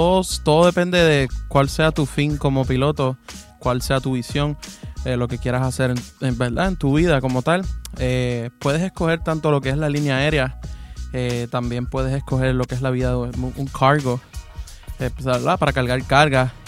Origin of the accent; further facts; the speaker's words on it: Puerto Rico; now in Kissimmee, United States; me fui de Puerto Rico creyendo que iba a regresar y me gustó mucho